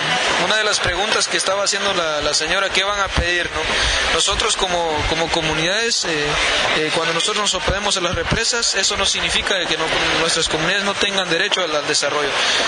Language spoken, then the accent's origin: Spanish; Quiché, Guatemala; A partir del momento en que en él se instaló en nuestros municipios, en nuestro municipio ubicado en la región Ixil